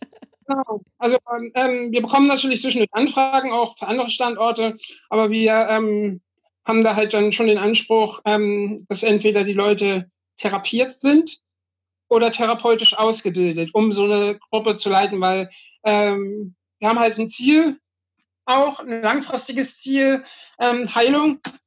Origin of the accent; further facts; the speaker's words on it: Hamburg, Germany; in Hamburg, in meiner Heimatstadt